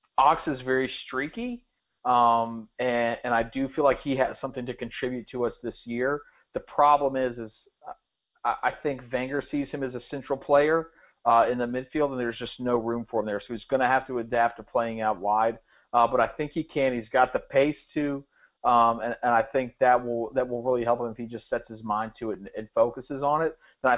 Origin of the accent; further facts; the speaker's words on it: United States; I'm American. That's what we're known for is being hated.